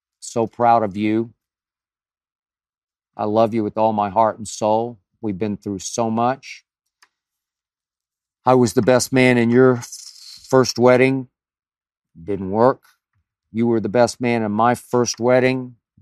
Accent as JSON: {"language": "English", "town": "Oklahoma City", "region": "Oklahoma", "country": "United States", "tie": "born or raised there", "said": "became a 30-year legend in sports talk radio in my hometown of Oklahoma City."}